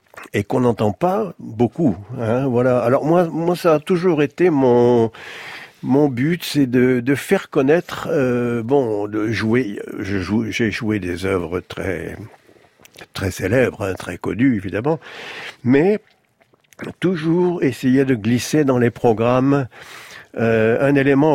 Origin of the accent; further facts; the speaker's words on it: Bordeaux, Nouvelle-Aquitaine, France; alors que je suis né à Bordeaux, je suis bordelais, ce que j'ose à peine le dire